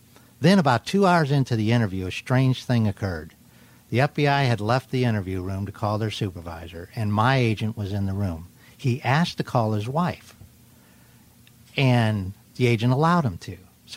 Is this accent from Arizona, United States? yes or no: yes; Arizona, United States; I'm from Arizona.